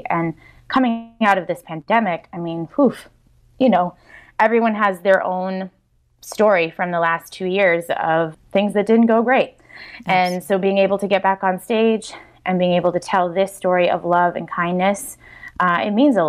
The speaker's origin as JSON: {"language": "English", "town": "Moorhead", "region": "Minnesota", "country": "United States", "tie": "born or raised there", "said": "So yes, I grew up in Moorhead and graduated from Moorhead High."}